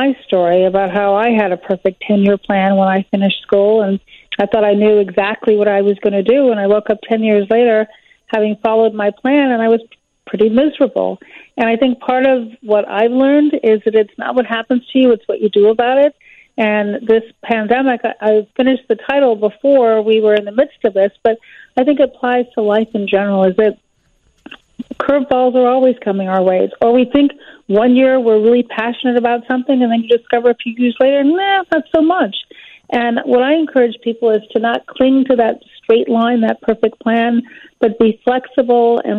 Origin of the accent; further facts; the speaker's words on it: Chicago, Illinois, United States; When the music stopped, I was in New York, and needless to say, no one back home in Chicago is interested in me returning from New York